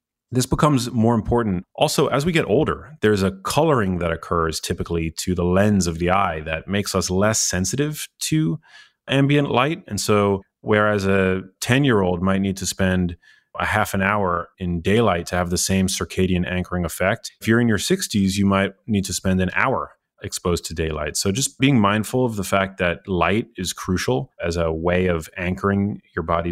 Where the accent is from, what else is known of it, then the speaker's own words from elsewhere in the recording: New York City, New York, United States; I mean, I grew up in New York City, so my exposure to nature, I didn't have much save for the occasional excursion into Central Park.